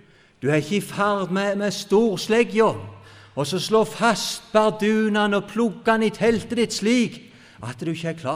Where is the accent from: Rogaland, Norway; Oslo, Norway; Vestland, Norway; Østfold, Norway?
Rogaland, Norway; Salte; i hvert fall er det hjemme sånn, jeg husker godt, vi hadde telt med den sommer hjemme på Salte